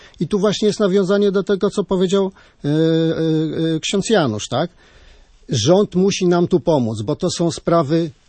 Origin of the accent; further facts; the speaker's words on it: Szczecin, West Pomeranian Voivodeship, Poland; spytał mnie, czy ja jestem ze Szczecina. Ja mówię tak, jak najbardziej.